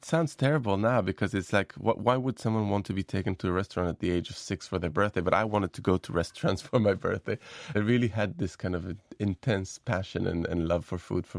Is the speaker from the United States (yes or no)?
no; Jerusalem, Jerusalem District, Israel; that was a very seductive experience for me growing up in Jerusalem.